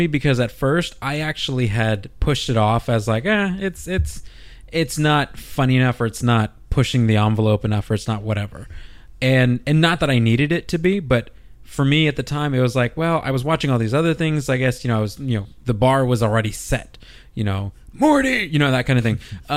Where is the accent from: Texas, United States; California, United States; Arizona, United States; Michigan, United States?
Texas, United States; even when I moved out here from Texas, it made me homesick at times